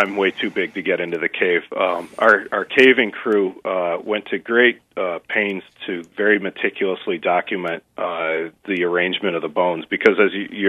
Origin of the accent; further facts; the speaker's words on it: Lansing, Michigan, United States; I'm originally from Lansing, Michigan